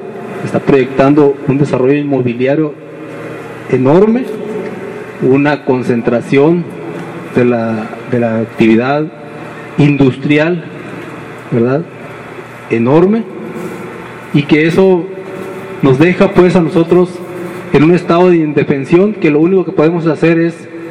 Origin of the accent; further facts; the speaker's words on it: Sonora, Mexico; como hermanos sonorenses, como hermanos mexicanos, tenemos que buscar las alianzas